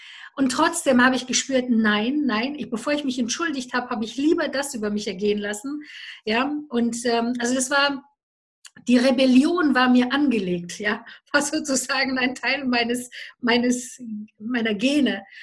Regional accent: Romania; German is a second language; now in Germany; wir sind aus Rumänien ausgewandert, also wir haben uns freigekauft, das war auch ganz abenteuerlich

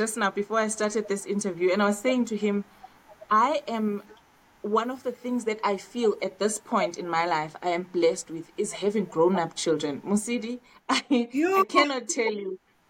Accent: Bergville, KwaZulu-Natal, South Africa; Yeah, born and bred in Bergville in KZN.

